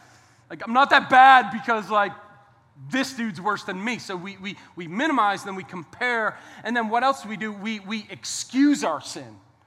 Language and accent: English; Boston, Massachusetts, United States; And I'm from Boston and in that area, about 20 miles outside of Boston. That's where I grew up.